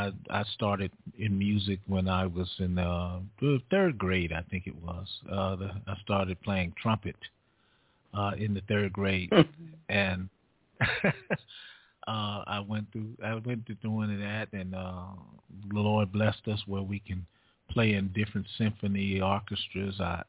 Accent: Beaumont, Texas, United States; moved away; also born or lived in California; I'm originally from Beaumont, Texas. I was born in Beaumont, Texas, raised part of my life in Texas. We migrated to California in the year of 1970.

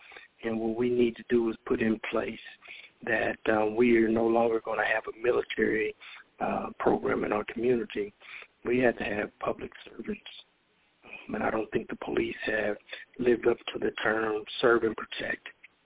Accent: Kansas City, Missouri, United States; My community, I grew up in Kansas City, Missouri.

